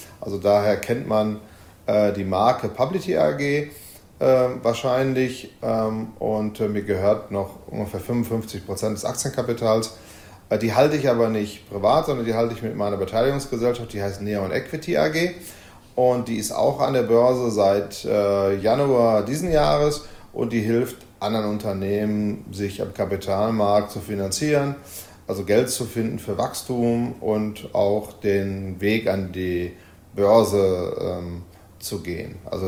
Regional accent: Essen, North Rhine-Westphalia, Germany; in meiner Heimatstadt Essen

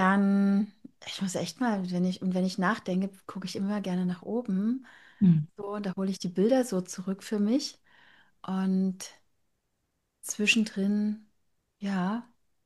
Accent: Dresden, Saxony, Germany; ich bin aus Dresden, ich bin in Sachsen groß geworden und da waren halt Dinge begrenzt.

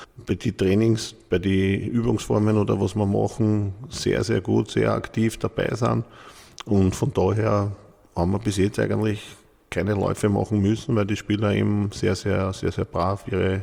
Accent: Vienna, Austria; Aufgewachsen bin ich im 15. Bezirk, im Wieninger Park. Das ist in der Nähe von der Schmelz, zwischen Schmelz und Claret. Ja, wir haben da gewohnt, direkt.

